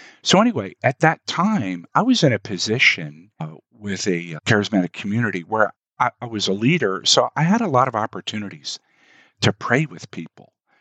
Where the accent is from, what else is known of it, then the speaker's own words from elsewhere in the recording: Baltimore, Maryland, United States; now in Ellicott City, United States; I was born and raised in the Baltimore area, and I now live in Ellicott City, Maryland